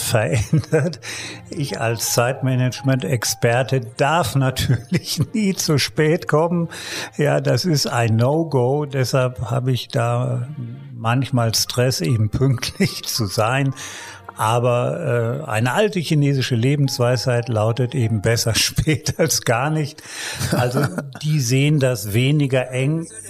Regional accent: Germany; Ja, gerade ich komme ja aus Deutschland, da ist alles durchgepackt, durchgetaktet.

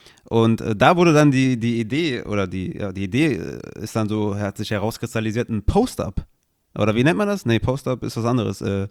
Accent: Düsseldorf, North Rhine-Westphalia, Germany; Also, ich bin Düsseldorfer, ich liebe Fortuna Düsseldorf

